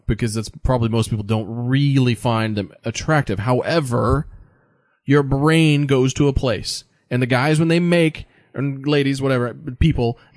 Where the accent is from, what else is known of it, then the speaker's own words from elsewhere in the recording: United States; because I'm American, she's foreign.